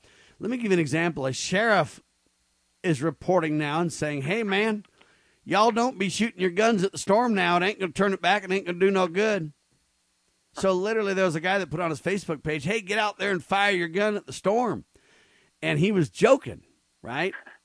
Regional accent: California, United States; I grew up in California. I've experienced several earthquakes.

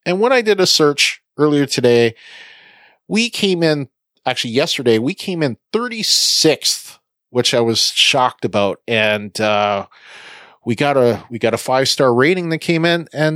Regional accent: Canada; I'm a Canadian. I can't vote yet. I'm not a citizen of this country yet.

